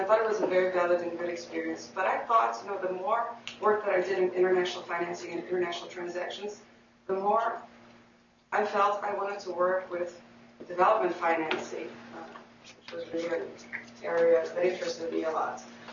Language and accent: English; Rio de Janeiro, Brazil; English is a second language; moved away as an adult; also born or lived in Washington, United States; I'm a Brazilian lawyer, initially by training. I'm born and raised in Rio, and I got my law degree there and was admitted to the bar there and practiced there for a few years before I came to Washington to get my LLM.